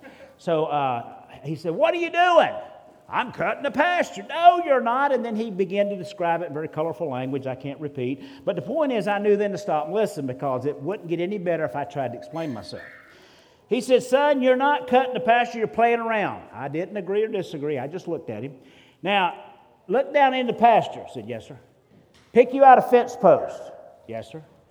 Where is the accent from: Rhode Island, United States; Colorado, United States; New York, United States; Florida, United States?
Florida, United States; Jacksonville; Growing up, I grew up in Jacksonville, Florida, and we grew up outside of the city. So we're in the country on about 5 acres of land.